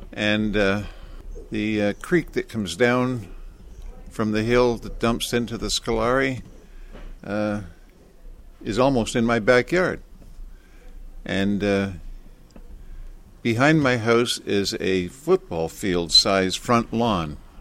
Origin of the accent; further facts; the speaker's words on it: Prattsville, New York, United States; I'm from Prattsville.